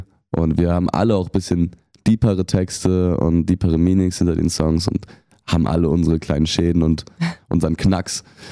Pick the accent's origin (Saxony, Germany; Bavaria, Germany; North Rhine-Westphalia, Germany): North Rhine-Westphalia, Germany; Düsseldorf; ich bin selber aufgewachsen mit so Punkrock-Mucke und so. Ich bin halt auch Düsseldorfer